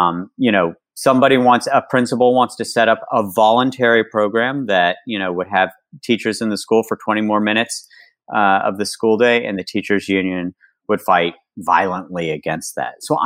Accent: West Virginia, United States; so when I was in West Virginia, I was growing up in West Virginia, I worked on a beer truck.

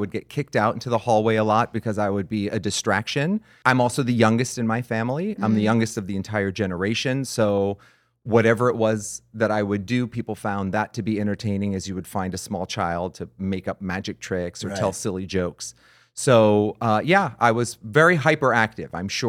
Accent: New Jersey, United States; the thing that unified us was we're both not from Los Angeles. I'm from New Jersey.

